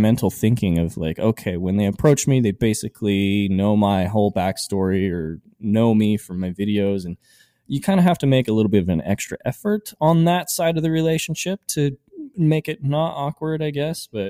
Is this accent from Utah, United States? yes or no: yes; Salt Lake City, Utah, United States; I grew up in Salt Lake City, Utah, as what people would know as a Mormon.